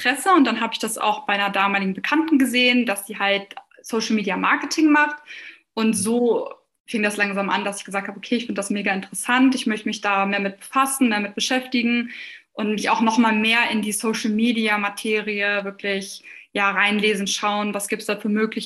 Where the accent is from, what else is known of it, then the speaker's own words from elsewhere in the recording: Lower Saxony, Germany; ich bin 24 Jahre jung und ich komme aus der Nähe von Hannover.